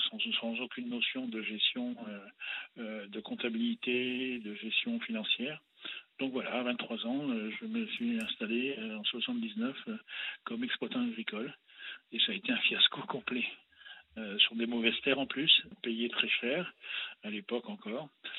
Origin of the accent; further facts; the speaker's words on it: Arras, Hauts-de-France, France; born there; moved away; also born or lived in Berry; Moi je suis né dans le Pas-de-Calais.